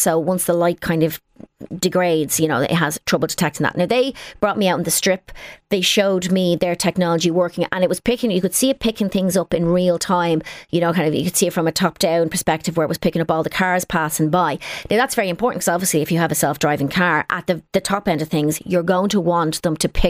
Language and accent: English; Ireland; I'm Irish. I'm 90% rain.